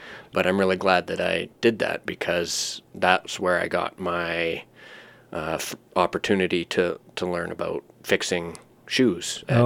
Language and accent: English; Smithers, British Columbia, Canada; born there; originally I was born in Smithers in 94, and so we were here for a decade before we left Prince George